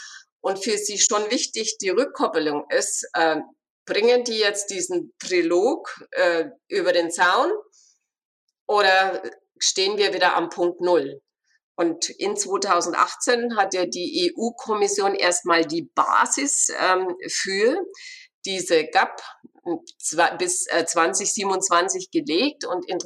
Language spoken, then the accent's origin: German; Bavaria, Germany; Für mich als Bayerin bleibt mal festzuhalten, dass es in Bayern zum Beispiel jetzt schon überhaupt keine Förderung mehr für neue Ställe gibt